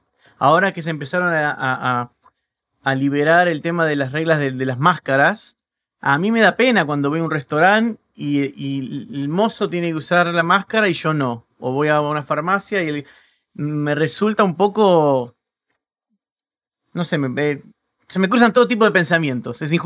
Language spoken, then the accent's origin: Spanish; Argentina; now in United States; Bueno, ya que soy argentino, si bien vivo en Estados Unidos